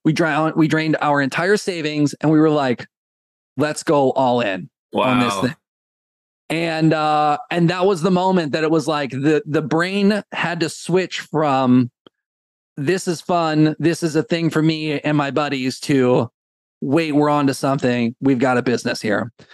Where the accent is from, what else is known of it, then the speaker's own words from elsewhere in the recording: Illinois, United States; I grew up in Illinois.